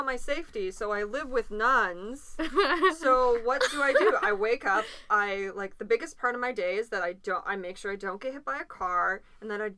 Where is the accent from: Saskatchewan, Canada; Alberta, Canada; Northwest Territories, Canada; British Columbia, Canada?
Alberta, Canada; Edmonton; one of my best friends who I grew up with in Edmonton